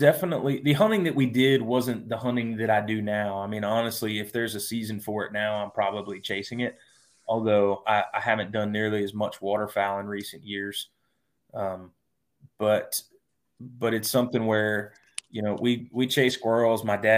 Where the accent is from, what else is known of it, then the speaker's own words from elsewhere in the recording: Delaware, United States; I grew up in Delaware, so not really a state that's known for bustling populations of turkeys